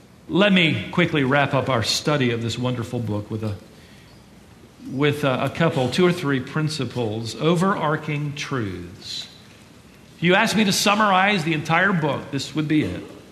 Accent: England, United Kingdom; In fact, we as English people use it.

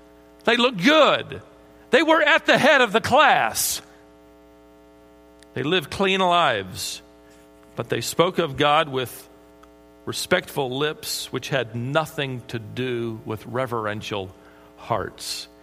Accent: Minnesota, United States; born there; I was born in Minnesota. It makes me wonder if my birth prompted this report.

